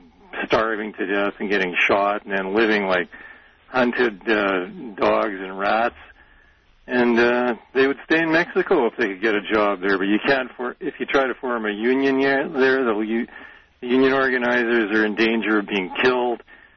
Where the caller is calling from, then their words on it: Winnipeg, Manitoba, Canada; I'm calling from Winnipeg, Canada.